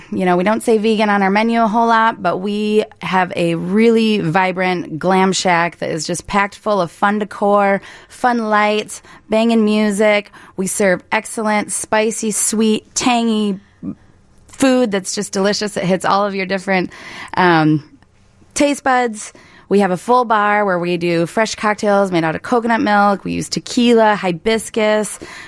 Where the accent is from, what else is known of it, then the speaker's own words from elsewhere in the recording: Michigan, United States; moved away as an adult; also born or lived in Denver; now in Seattle, United States; I grew up in Michigan myself, and so I always vacationed to Chicago as I was growing up. I moved to Denver right after high school and spent many, many years there